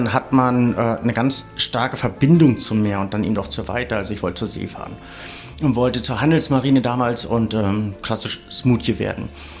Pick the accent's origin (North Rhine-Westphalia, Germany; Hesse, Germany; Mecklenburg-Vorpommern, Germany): Mecklenburg-Vorpommern, Germany; Binz; dass ich meine Jugend am Strand verbringen musste, also auf dieser wunderschönen Insel aufgewachsen bin, in Binz aufgewachsen bin